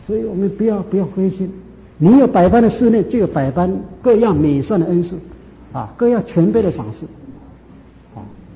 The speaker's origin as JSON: {"language": "Chinese", "country": "China", "said": "我们中国人孟子有一句话是怎么样啊？"}